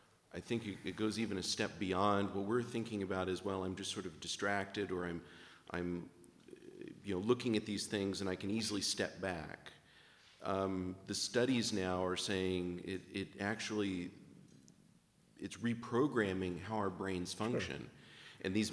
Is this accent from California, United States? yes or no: yes; Torrance, California, United States; from Torrance, California.